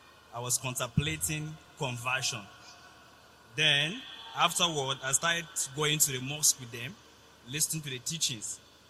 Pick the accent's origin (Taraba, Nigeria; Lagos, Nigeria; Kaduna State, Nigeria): Taraba, Nigeria; I'm from Taraba State.